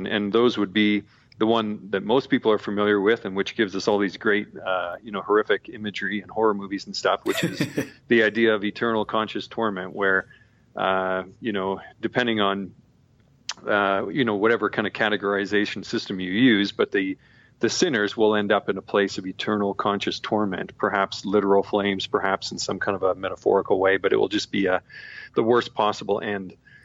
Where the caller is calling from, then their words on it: Kimberley, British Columbia, Canada; I'm in a little town called Kimberley, British Columbia, and I'm actually looking out the window at the ski hill that dominates the town.